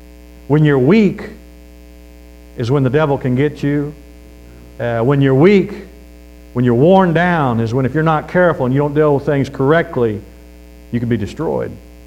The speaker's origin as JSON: {"language": "English", "town": "St. Joseph", "region": "Missouri", "country": "United States", "said": "I'm originally from St. Joe, Missouri, home of the Pony Express and Jesse James."}